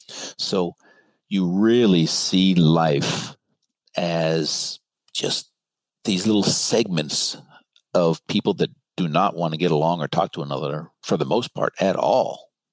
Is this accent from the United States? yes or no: yes; California, United States; And I grew up in Marin. We crossed the bridge all the time.